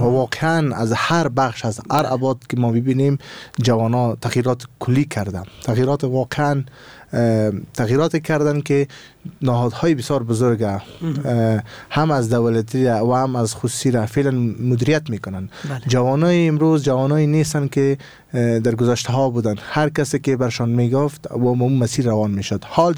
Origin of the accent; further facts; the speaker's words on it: Afghanistan; ما از این محوطه به نام جغرافی افغانستان هستیم